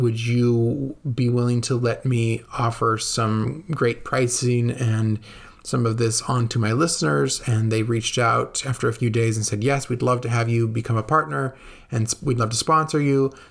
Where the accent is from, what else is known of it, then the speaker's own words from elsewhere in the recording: California, United States; now in Italy; And I encountered a lot of Chinese people growing up in California. There was a lot of them in New York, and there are surprisingly a lot of them here in Italy.